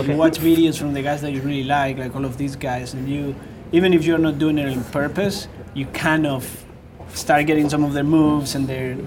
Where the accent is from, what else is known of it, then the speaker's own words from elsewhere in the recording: Spain; now in Los Angeles, United States; Originally from Spain, but now I live in L.A.